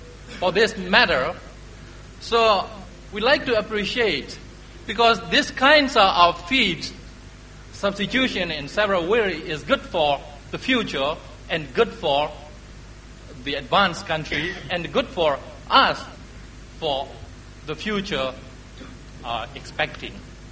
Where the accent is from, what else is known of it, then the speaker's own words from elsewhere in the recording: Myanmar; English is a second language; I am from Union of Myanmar.